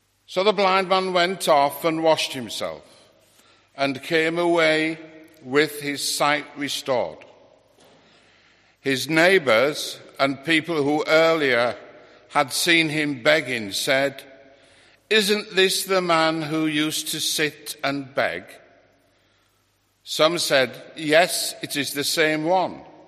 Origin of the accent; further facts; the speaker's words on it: Hull, Yorkshire and the Humber, United Kingdom; born there; Although I was born in Hull, I always refer to Hull as Ireland. So it was really my mother's home.